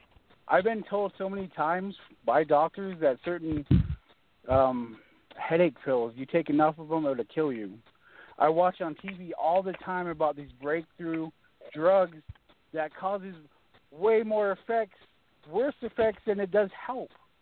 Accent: Oregon, United States; growing up in Oregon, okay? I fought every day for 30 years. I'm 35. Like I said, I moved there when I was 5.

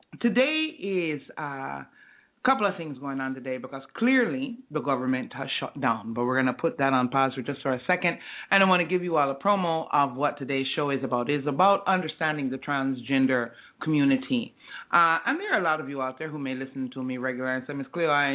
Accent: Jamaica; While I am a black woman, while I am a Jamaican woman, while I am a mother, while I am a sister, while I am a partner, I am all of these things

